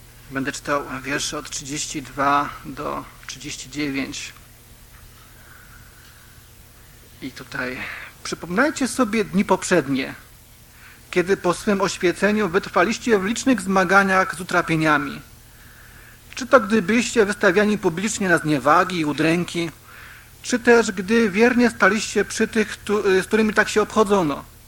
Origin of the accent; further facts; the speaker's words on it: Łódź Voivodeship, Poland; tak sobie szedłem w moich rodzinnych stronach, moi rodzice mieszkają w Sieradzkim na wsi